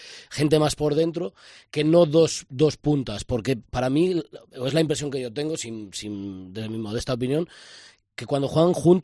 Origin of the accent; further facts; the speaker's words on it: Ribadelago, Castile and León, Spain; estuve en mi pueblo, en Riva del Lago, el fin de semana, y lo comentaba con gente de ahí del pueblo